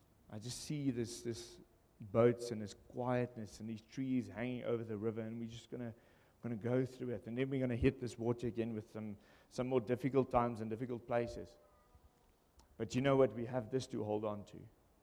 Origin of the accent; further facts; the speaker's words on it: Namibia; that we as a pastor's couple were born and bred in Namibia.